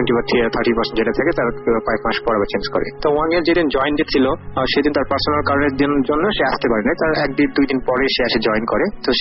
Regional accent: Naogaon, Rajshahi Division, Bangladesh; আমার home town নওগাঁতে

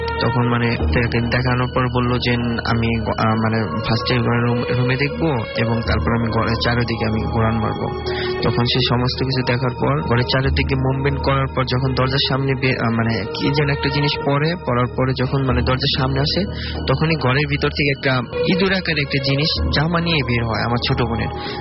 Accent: Manikganj, Dhaka Division, Bangladesh; মানিকগঞ্জ থেকে এসেছি।

